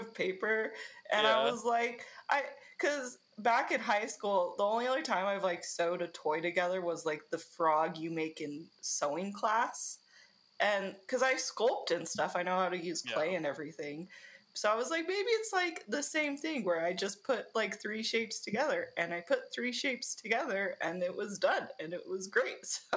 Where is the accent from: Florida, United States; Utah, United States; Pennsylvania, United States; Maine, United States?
Utah, United States; But I just knew some weird people growing up in Utah County.